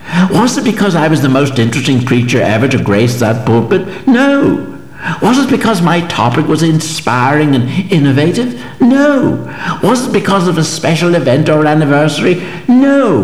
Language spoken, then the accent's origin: English; Bessbrook, Northern Ireland, United Kingdom; my home church where I grew up at Bessbrook in South Armagh.